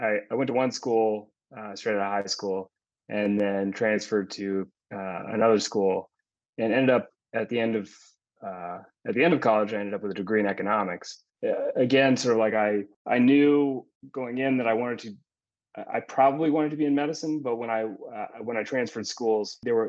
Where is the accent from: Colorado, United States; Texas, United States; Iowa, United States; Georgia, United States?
Texas, United States; Dallas; I came back to Dallas to go to medical school at UT Southwestern and spent 4 years there, back in my hometown.